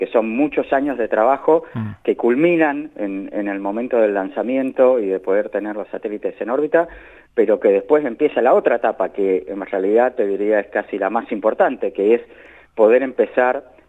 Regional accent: San Juan, Argentina; Yo soy sanjuanino, sí, señor.

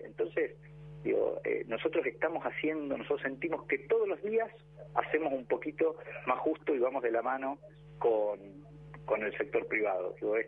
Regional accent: Salta, Argentina; me escucharán la tonada, digo, yo vengo de Salta, en el norte argentino

